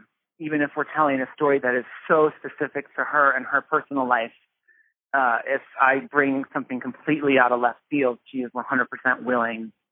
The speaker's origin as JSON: {"language": "English", "region": "Illinois", "country": "United States", "said": "I'm from Illinois. I can say that."}